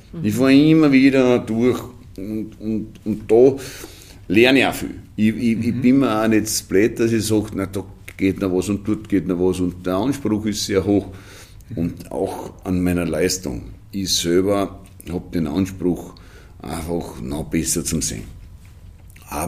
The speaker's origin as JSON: {"language": "German", "town": "Jois", "region": "Burgenland", "country": "Austria", "said": "Ich bin aus Jois"}